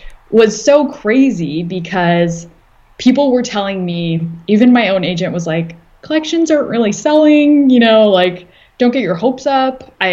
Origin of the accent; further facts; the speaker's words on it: Toronto, Ontario, Canada; moved away as an adult; now in Los Angeles, United States; I had moved to LA in, I think, 2014. I moved to LA from Toronto. And, you know, as an immigrant, had to have a job.